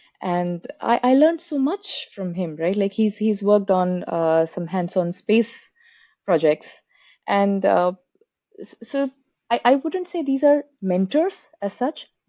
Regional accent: India; speaking again from the experience of being an Indian student, especially if you are if you're working hard to get into an institute like the Indian Institute of Technology

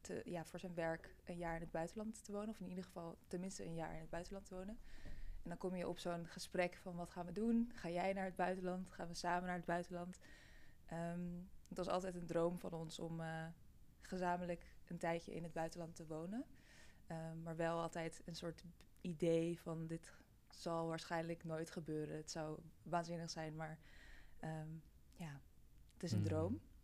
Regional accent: Amsterdam, North Holland, Netherlands; Ik ben geboren in Amsterdam en heb daar eigenlijk mijn hele leven gewoond

